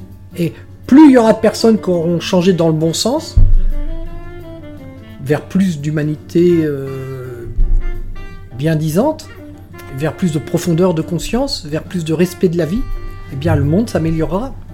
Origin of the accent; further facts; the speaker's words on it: Paris, Île-de-France, France; Bon, je suis parisien, ça excuse.